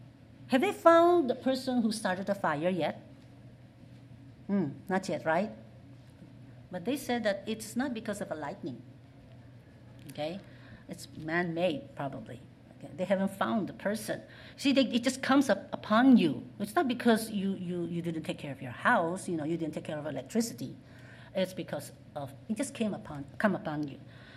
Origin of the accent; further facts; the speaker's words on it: Philippines; In fact, I grew up in the Philippines. You know Philippines?